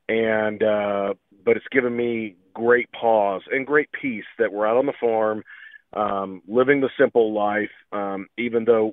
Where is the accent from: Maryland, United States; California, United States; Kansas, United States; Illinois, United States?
Kansas, United States; Edna; I grew up in Edna, Kansas, and I left with a suitcase and a dream. And I'm working my way back to the farm now